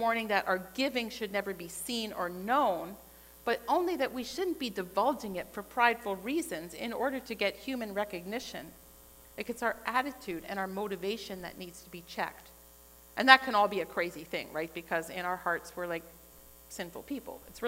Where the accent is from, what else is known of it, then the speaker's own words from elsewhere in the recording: Pennsylvania, United States; when I was a teenager, I grew up in Pennsylvania